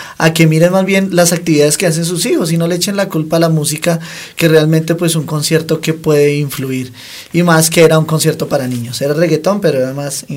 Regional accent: Fusagasugá, Cundinamarca, Colombia; Hace un tiempo, en mi ciudad natal, Fusagasugá

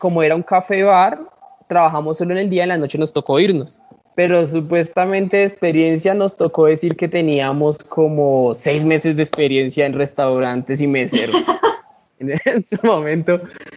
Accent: Bogotá, Colombia; Mis papás, los dos son oriundos de allá. Yo sí nací acá en Bogotá, tengo una hermana, los dos somos 100% bogotanos.

